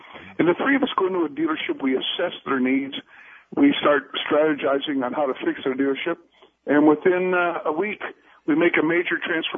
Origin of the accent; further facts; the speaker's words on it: Chicago, Illinois, United States; But I'm a Chicagoan, born and raised.